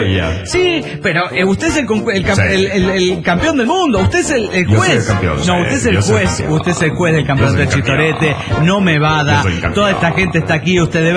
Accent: Toluca, State of Mexico, Mexico; hola, ¿qué tal, amigo? … de Toluca.

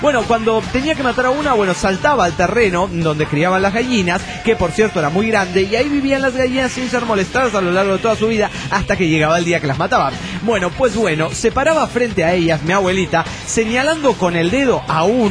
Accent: Puebla, Mexico; de Puebla, México.

